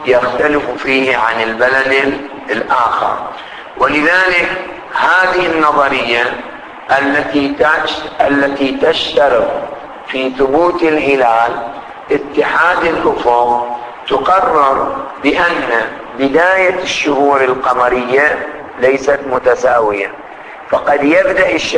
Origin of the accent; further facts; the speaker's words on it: Qatif, Eastern Province, Saudi Arabia; يعني مثلا في بلدنا القطيف المحروسة